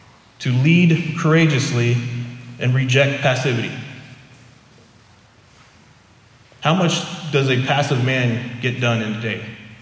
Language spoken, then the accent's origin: English; Kentucky, United States; I grew up in Kentucky where literally if you didn't wave at somebody, they would stop to find out why you didn't wave.